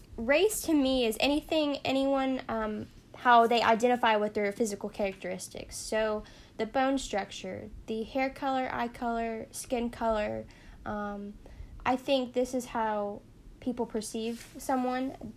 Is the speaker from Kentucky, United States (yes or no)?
yes; Kentucky, United States; also born or lived in Massachusetts; So I've grew up in Kentucky basically my whole life, but I started, I was born in Massachusetts, and I went to a Catholic school, a private Catholic school.